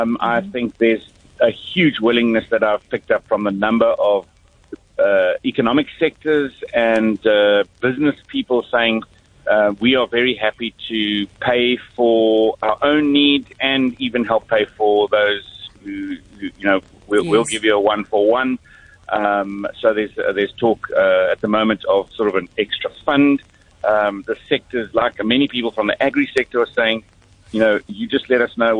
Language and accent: English; South Africa; I'm a South African.